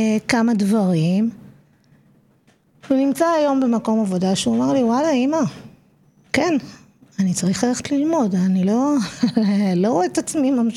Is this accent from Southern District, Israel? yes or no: yes; Mitzpe Ramon, Southern District, Israel; כשעברתי ממצפה רמון, בכלל לא הייתי אמורה להגיע לתיכון. כשסיימתי את כיתה ח' במצפה רמון, כולם הולכים לפנימיות.